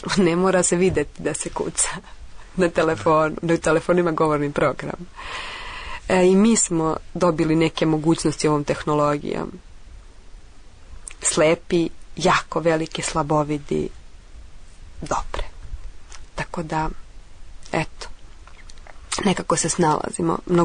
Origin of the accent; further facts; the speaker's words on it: Serbia; mi kao Srbi